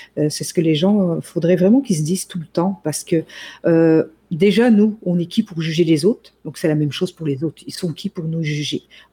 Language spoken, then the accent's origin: French; France; On est des Français, donc on ramasse, on rote pas.